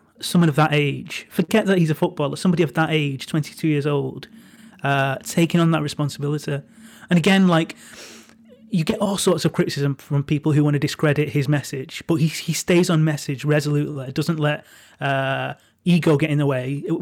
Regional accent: Manchester, North West England, United Kingdom; I'm from a working class part of Manchester. I'm from Crumpsall, which is not too dissimilar to Withenshaw

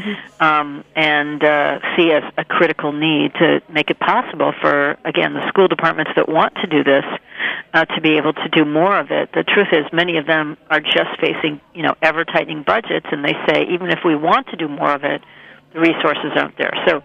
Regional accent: Minnesota, United States; born or raised there

